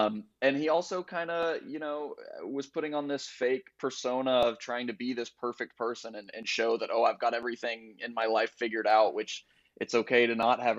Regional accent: the South, United States; I mean, I grew up in the South. I love country music

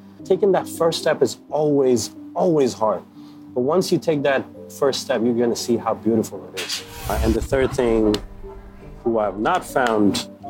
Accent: Pakistan; moved away as an adult; also born or lived in Hong Kong / Canada; So originally I come from Pakistan and I came here 10 years ago. And it's been back and forth. I've studied in Hong Kong, I've studied in Canada, and I've worked in the UK as an engineer.

